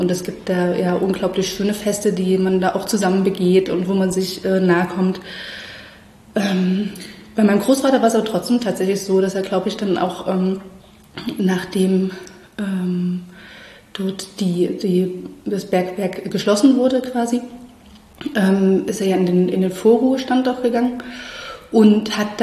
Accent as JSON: {"language": "German", "town": "Chemnitz", "region": "Saxony", "country": "Germany", "tie": "born or raised there", "said": "Also wir sind ja dann in Chemnitz aufgewachsen. Ich habe auch eine ganze Weile bei meiner Oma auch gelebt."}